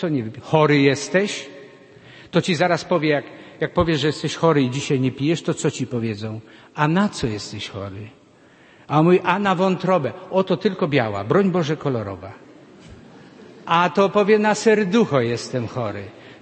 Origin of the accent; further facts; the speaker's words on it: Greater Poland Voivodeship, Poland; accent: Greater Poland dialect; To ja mówię taką gwarą naszą wielkopolską tutaj, bo też mamy swoją gwarę.